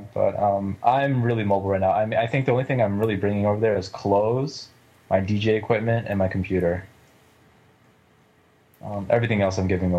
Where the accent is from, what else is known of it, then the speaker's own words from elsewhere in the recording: New York City, New York, United States; also born or lived in Taiwan; now in Boston, United States; I moved around the place, but it was a mixture of Taiwan, actually mostly New York. Actually, I was raised in New York City for a couple of years. Then I moved upstate because my parents wanted me to go to better schools.